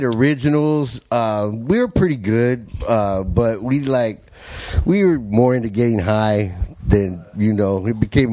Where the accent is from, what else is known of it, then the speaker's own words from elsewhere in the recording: National City, California, United States; Well, I grew up in National City. Just right.